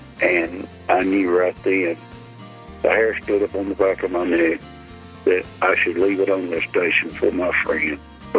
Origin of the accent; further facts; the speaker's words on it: Alabama, United States; I'm from Alabama.